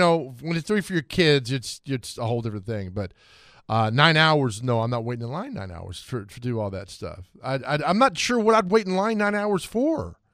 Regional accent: Nashville, Tennessee, United States; But to see the Jets roll into my hometown, and I know the Titans have been here since 97 when they were the Oilers

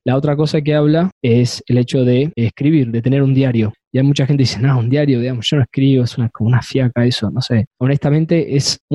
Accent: Argentina; now in Houston, United States; en mi país, en Argentina. Estamos acá en Houston.

